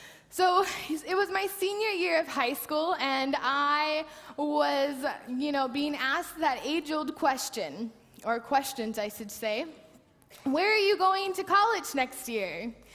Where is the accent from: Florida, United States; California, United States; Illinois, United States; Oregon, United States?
Oregon, United States; Portland; Now, I'm from Portland, Oregon, and it is beautiful there, and I love it. My family is all there